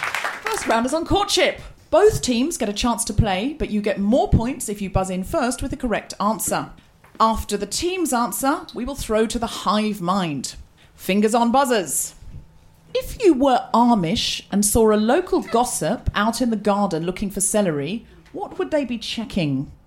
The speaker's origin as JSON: {"language": "English", "country": "Australia", "said": "I'm a woman. I'm dual citizenship. I'm Australian and British."}